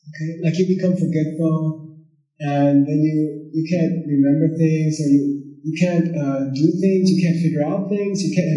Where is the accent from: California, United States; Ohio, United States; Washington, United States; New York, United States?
California, United States; I was from California. I wanted to surf in Del Mar.